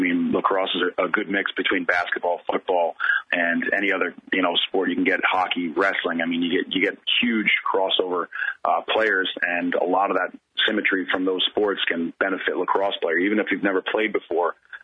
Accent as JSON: {"language": "English", "town": "Long Island", "region": "New York", "country": "United States", "tie": "born or raised there", "said": "and growing up in Long Island, my father coached growing up."}